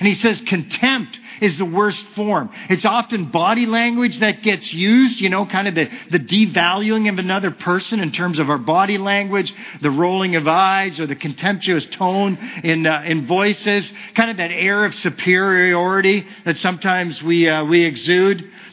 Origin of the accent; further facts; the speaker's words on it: Canada; Because we're Canadian, we're too polite.